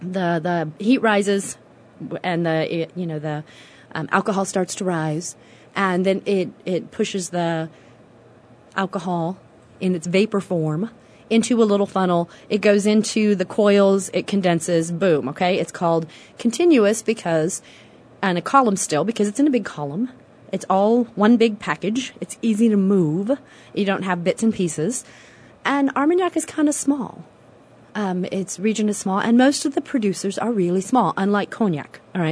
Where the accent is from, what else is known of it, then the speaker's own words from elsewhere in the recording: Illinois, United States; I grew up in Illinois, so it was nothing. If we wanted to go shopping in St. Louis, we got in the car and went.